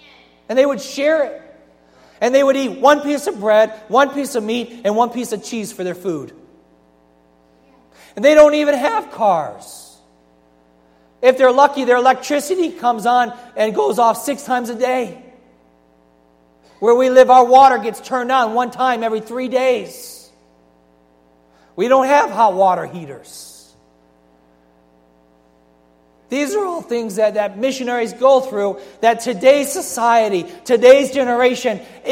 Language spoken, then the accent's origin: English; Detroit, Michigan, United States; I grew up in Eastside Detroit.